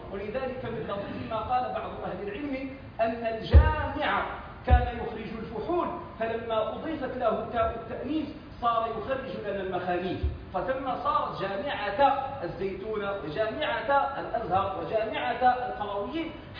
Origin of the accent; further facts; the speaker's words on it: Morocco; عندنا في المغرب